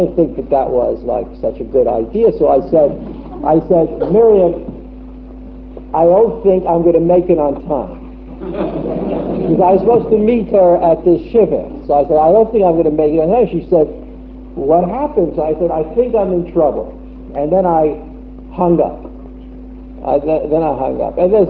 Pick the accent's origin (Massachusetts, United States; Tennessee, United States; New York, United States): New York, United States; Brooklyn; I grew up in Brooklyn, and we were always running away from those big kids in the schoolyard.